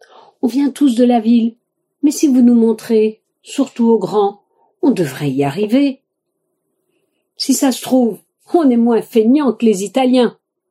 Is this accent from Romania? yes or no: yes; Romania; now in France; Nous, on vient de Roumanie. Moi, j'y suis née. Mon mari aussi. Mais ça fait longtemps que nous vivons en France.